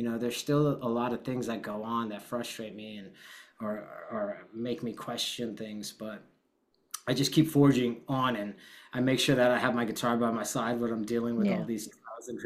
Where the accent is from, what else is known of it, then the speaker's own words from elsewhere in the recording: Las Vegas, Nevada, United States; born there; I was born in Las Vegas, Nevada